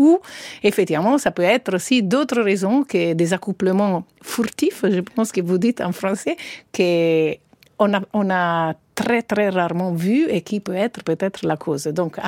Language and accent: French; Italy; French is a second language; now in France; comme moi, je suis italienne, je mange le pâte tout le soir